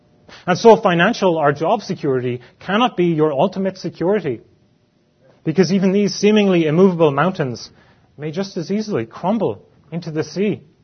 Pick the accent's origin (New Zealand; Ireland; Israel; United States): Ireland; Cork, County Cork; There was a castle not only 20 minutes drive from where I grew up back in Cork.